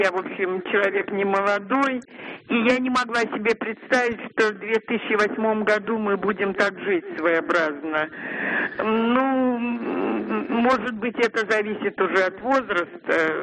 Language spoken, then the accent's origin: Russian; Moscow, Russia; я из Москвы.